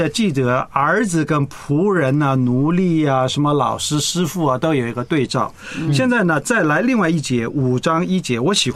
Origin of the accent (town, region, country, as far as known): China